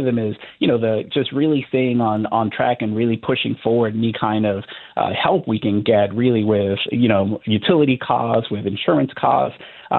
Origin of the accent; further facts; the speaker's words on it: Miami, Florida, United States; now in New Orleans, United States; I'm actually originally from Miami, Florida.